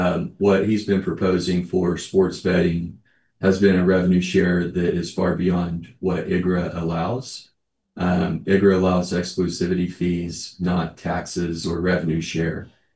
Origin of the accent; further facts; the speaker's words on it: Pawhuska, Oklahoma, United States; born and raised in Pawhuska, Oklahoma.